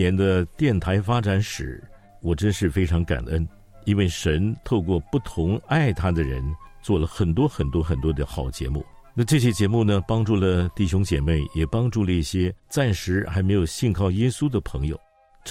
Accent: Singapore; also born or lived in Paris, France / Hong Kong; 我小的时候在新加坡出生长大，接受基本教育，后来在欧洲法国巴黎成长，然后在香港作为我的大本营

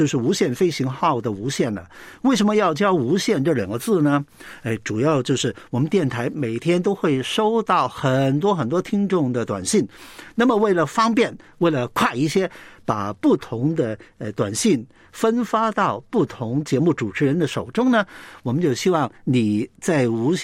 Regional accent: Guangdong, China; first language Cantonese; Chinese is a second language; now in Hong Kong; 本来就不是以这个普通话做母语的。我本来就是一个广东人，在香港生活，那我的母语就是粤语啊，广东话，我在家里绝大部分的时间都是说广东话，说粤语

